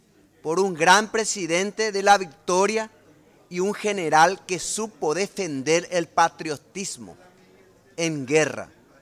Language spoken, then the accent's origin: Spanish; Chaco, Paraguay; que yo soy chaqueño, sé las dificultades en algunas estaciones